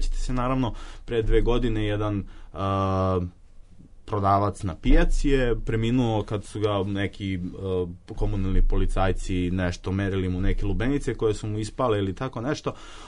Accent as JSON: {"language": "Serbian", "town": "Obrenovac", "region": "Belgrade", "country": "Serbia"}